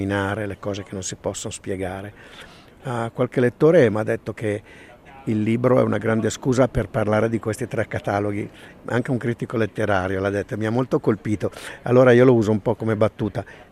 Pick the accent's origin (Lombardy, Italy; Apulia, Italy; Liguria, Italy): Lombardy, Italy; also born or lived in Geneva, Switzerland; a pochi metri da casa mia. Io sono lombardo.